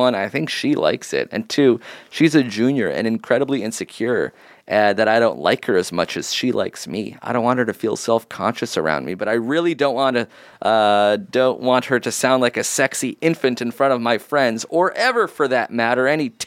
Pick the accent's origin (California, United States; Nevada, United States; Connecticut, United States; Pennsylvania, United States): Connecticut, United States; I'm sorry, I'm from Connecticut.